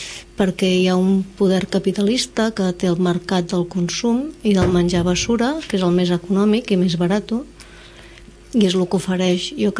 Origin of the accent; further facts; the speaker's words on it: Catalonia, Spain; Jo que soc de l'Empordà, clar, tinc més fàcil potser